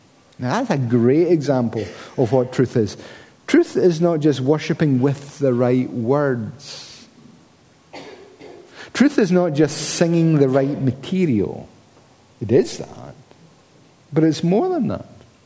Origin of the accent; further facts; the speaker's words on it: Scotland, United Kingdom; So being a Scotsman, I kind of feel bad about 90% of the whole year.